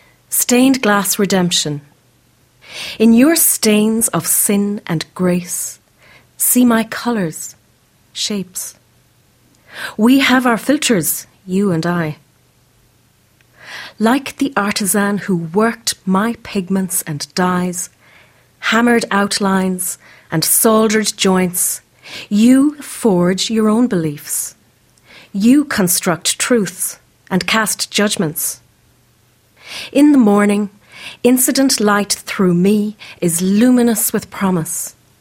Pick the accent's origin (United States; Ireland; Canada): Ireland; Galway, Connacht; now in Adelaide, Australia; I'm originally from Galway in Ireland, and I'm now living in Adelaide.